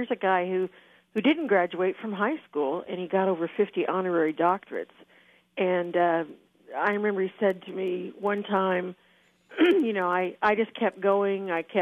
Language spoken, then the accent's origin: English; Fort Scott, Kansas, United States; Well, I grew up in Fort Scott, too, so I think I first became aware of Gordon.